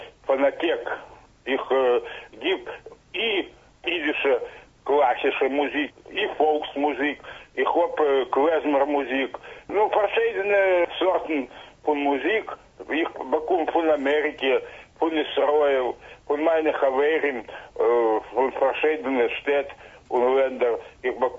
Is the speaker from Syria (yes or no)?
no; Moldova; German is a second language; verschiedene Momente von jüdischem Leben bei uns in Moldova